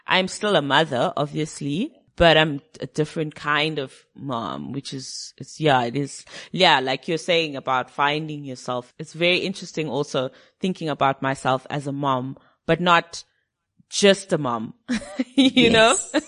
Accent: Zimbabwe; Cause when I was growing up in Zim, I listened to a lot of UK music.

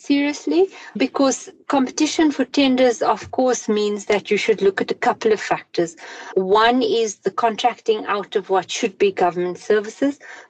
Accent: South Africa; as a South African who lives in a city where you can see critical infrastructure being ripped out every day by cable theft.

